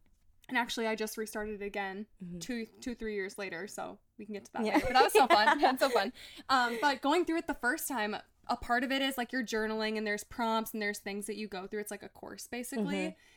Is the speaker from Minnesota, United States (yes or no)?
yes; Minnesota, United States; also born or lived in Iowa; I graduated from the University of Iowa, it was winter of, I think, 2022. Mm. And I moved back to my hometown in like Minnesota.